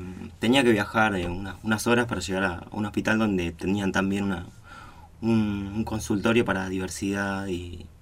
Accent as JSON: {"language": "Spanish", "region": "Buenos Aires", "country": "Argentina", "said": "De Buenos Aires vengo."}